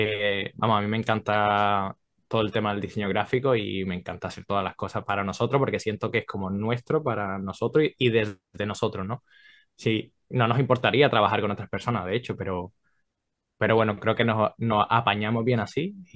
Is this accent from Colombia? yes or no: yes; Colombia; now in Spain; Yo llevo muchísimos años aquí en España, yo nací en Colombia, soy de Colombia